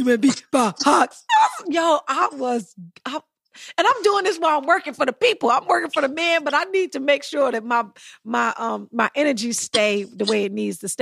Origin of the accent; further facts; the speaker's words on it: East New York, New York, United States; I just started like rocking out the … because I'm from East New York.